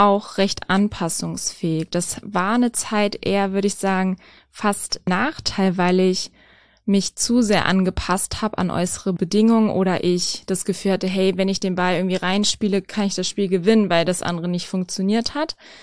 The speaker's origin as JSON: {"language": "German", "region": "Lower Saxony", "country": "Germany", "tie": "born or raised there", "said": "im Gifhorn ab und zu gespielt. Die hat sich da irgendwann ein Häuschen gekauft und in der Nähe von meiner Heimat."}